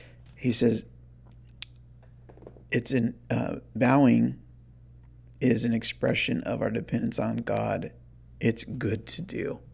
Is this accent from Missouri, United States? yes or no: no; Fresno, California, United States; I remember at the church that I was raised in Fresno